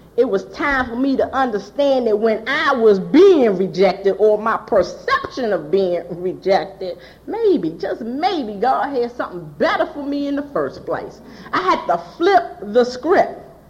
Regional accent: Washington, District of Columbia, United States; He don't know. I'm from Washington, D.C. He need to know what he working with.

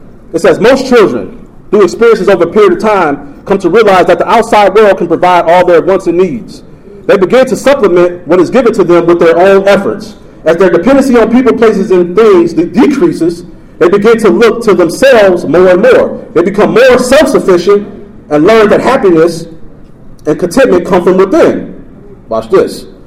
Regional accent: Chicago, Illinois, United States; I grew up on the north side of Chicago. I'm from Rogers Park.

